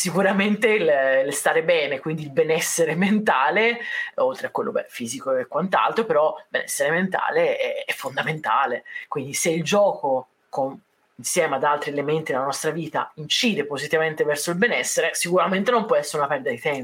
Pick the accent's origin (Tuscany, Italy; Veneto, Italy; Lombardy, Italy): Tuscany, Italy; sono toscana, insomma, i toscani